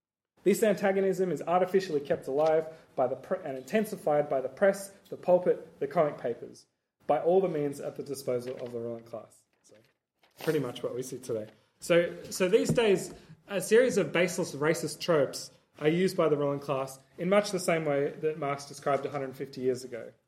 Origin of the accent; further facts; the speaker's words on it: Perth, Western Australia, Australia; it relates to my hometown in Perth.